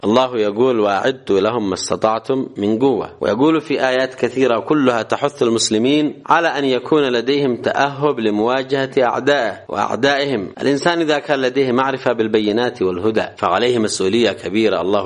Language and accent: Arabic; Yemen; كثير من العلماء حتى هنا عندنا في اليمن يودون أن بإمكانهم أن يبينوا